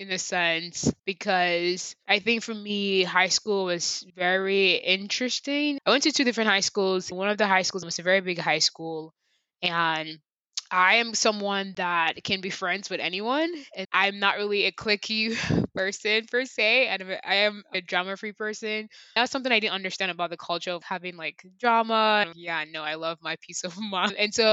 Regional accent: Nigeria; growing up in Nigeria

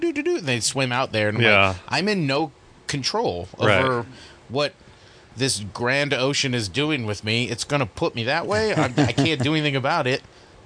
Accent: Santa Maria, California, United States; I'm from Santa Maria, California.

